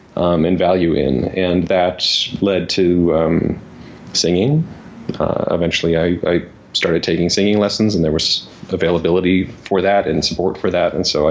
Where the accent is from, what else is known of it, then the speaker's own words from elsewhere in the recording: Los Angeles, California, United States; So I grew up in Los Angeles.